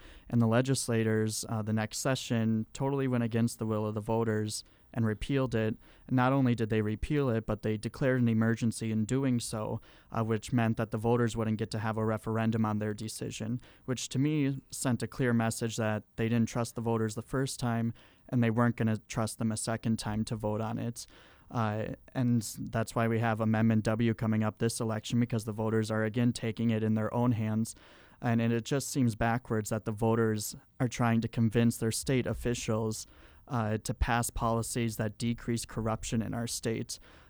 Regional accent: Watertown, South Dakota, United States; Well, I was born and raised in Watertown, South Dakota. I graduated in 2016 from Watertown High School at the top of my class.

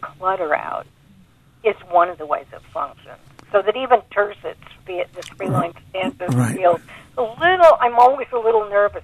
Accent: the West, United States; also born or lived in Ithaca, United States; When I grew up in the West, I thought my real life was on the East Coast.

